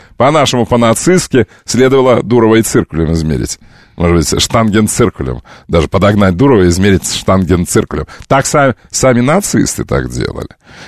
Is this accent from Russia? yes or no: yes; Novopavlovsk, Stavropol Krai, Russia; А я говорю, из Новопавловска